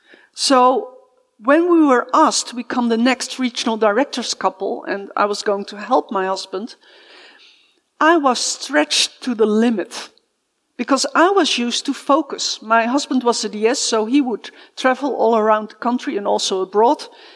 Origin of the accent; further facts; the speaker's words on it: Netherlands; English is a second language; You can hear that I have a strange accent. That is because we are from the Netherlands. And so my English is not always top, but I hope you will bear with me. We've not always lived in the Netherlands. We've had cross-cultural experience.